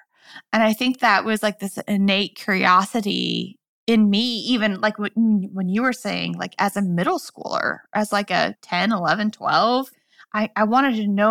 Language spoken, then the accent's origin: English; Midwest, United States; You know, I grew up in the Midwest originally.